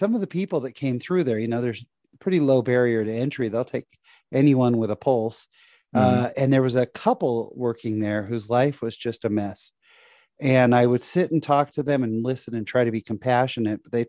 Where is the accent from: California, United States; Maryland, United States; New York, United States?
California, United States; San Jose; I was raised in San Jose, California. My wife is also from the Bay Area.